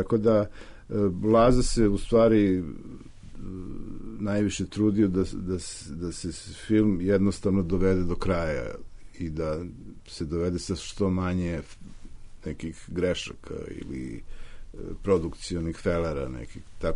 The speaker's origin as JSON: {"language": "Serbian", "region": "Belgrade", "country": "Serbia", "tie": "born or raised there", "said": "mog detinjstva u Košutnjaku, gde je moj deda bio mašinovođa i odakle ja vučem neke uspomene"}